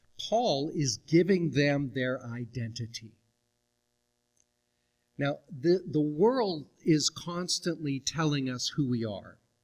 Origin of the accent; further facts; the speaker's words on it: Canada; I am Canadian. I care about what happens to Canada and its communities.